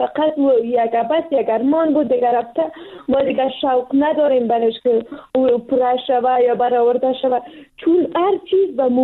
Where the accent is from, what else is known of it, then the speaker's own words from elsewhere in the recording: Afghanistan; ما پشتون هستیم و یا افغان هستیم